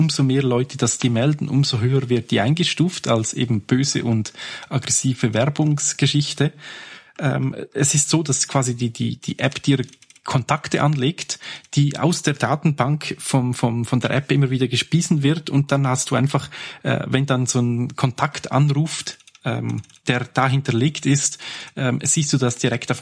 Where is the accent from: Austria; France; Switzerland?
Switzerland; Darf man das bei euch in Deutschland? Bei uns in der Schweiz ist es verboten.